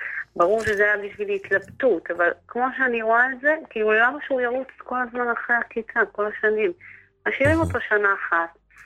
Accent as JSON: {"language": "Hebrew", "town": "Jerusalem", "region": "Jerusalem District", "country": "Israel"}